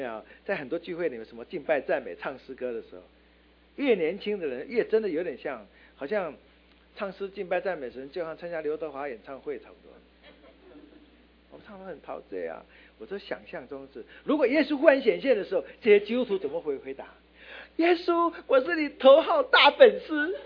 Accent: Quanzhou, Fujian, China; 就在我们家乡，信不信由你。福建泉州的回民

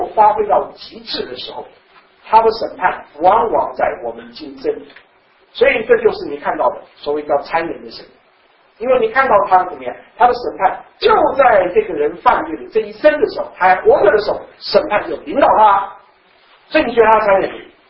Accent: China; 我们中国人对上帝的观对地狱的观念

